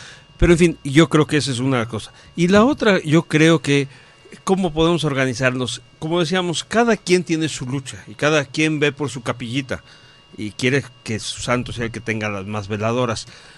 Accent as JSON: {"language": "Spanish", "country": "Mexico", "said": "pero yo creo que todos somos mexicanos"}